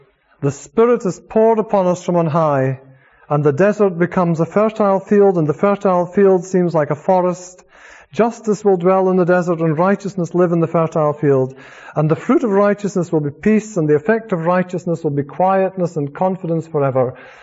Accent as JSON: {"language": "English", "region": "Scotland", "country": "United Kingdom", "said": "being a Scotsman"}